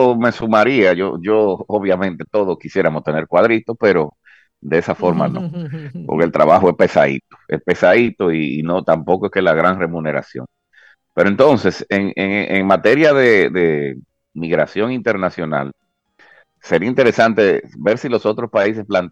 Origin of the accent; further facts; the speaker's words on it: Dominican Republic; sí, somos humanitarios, los dominicanos no le cerramos la puerta